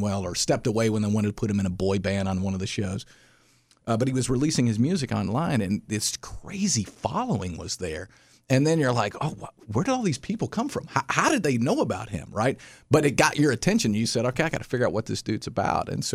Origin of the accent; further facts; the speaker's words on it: Cookeville, Tennessee, United States; I got a call from my hometown radio station in Cookeville, Tennessee, which is a neighbor of Sparta, a country station.